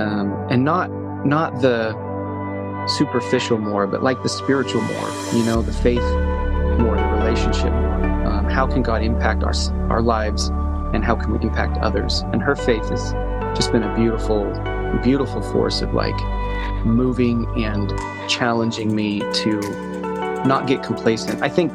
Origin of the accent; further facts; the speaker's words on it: Los Angeles, California, United States; Having a brother in that environment growing up in Los Angeles, kind of knowing that we had each other's backs